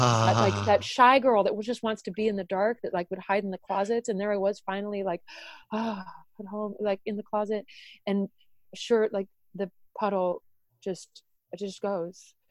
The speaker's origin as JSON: {"language": "English", "country": "United States", "said": "I'm talking about the shame of being an American."}